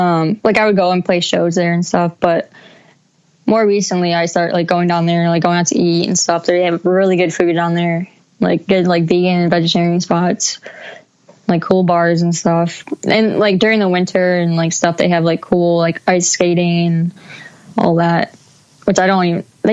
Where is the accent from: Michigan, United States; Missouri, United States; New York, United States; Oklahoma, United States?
Michigan, United States; Detroit; I actually live like 20 minutes north, so I can't really like call myself a Detroiter